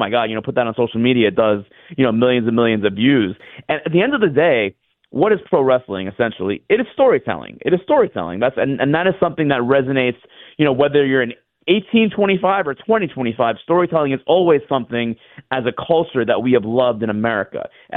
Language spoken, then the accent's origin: English; Riverdale, Georgia, United States; born there; now in Atlanta, United States; I was born in Georgia, never lived here until now. And the fact that like fate has brought me to Atlanta, and I was born in Clayton County in Riverdale, Georgia.